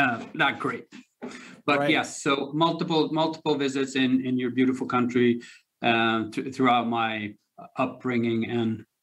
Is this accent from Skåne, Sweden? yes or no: no; Stockholm, Stockholm County, Sweden; English is a second language; also born or lived in New York; Well, I grew up here in Stockholm, Sweden, but we did move to the U.S.